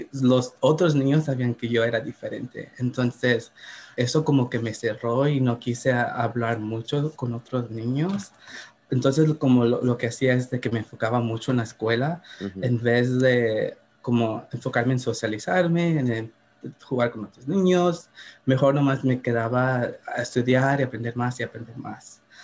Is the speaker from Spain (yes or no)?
no; Santa Barbara, California, United States; Sí, soy de Santa Bárbara. Aquí crecí y viví toda mi vida. Aquí se conocieron mis papás. Mi mamá es de la Ciudad de México. Y mi papá es de la parte sur de Guatemala.